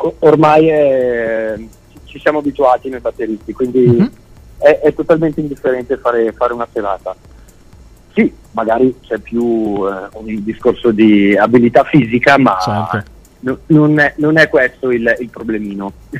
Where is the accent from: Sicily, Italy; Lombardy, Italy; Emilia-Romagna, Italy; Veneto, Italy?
Lombardy, Italy; Bergamo; io sono di Bergamo